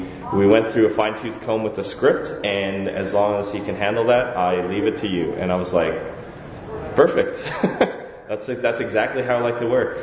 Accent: Toronto, Ontario, Canada; I'm from Toronto

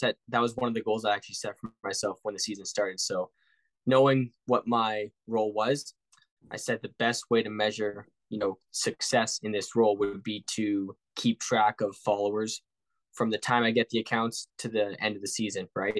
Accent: Calgary, Alberta, Canada; I'm from Calgary, so I've heard all about it being in that sports community.

